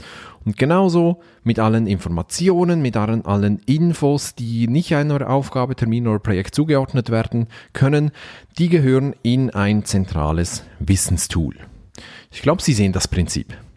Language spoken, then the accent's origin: German; Switzerland; Sogar ich als Schweizer kenne das deutsche Sprichwort